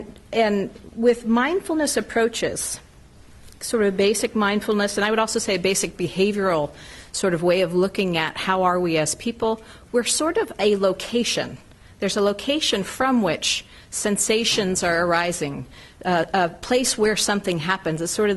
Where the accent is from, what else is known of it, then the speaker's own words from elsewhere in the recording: New Mexico, United States; I was from Podunk, New Mexico, and all the files came in here to the University of Washington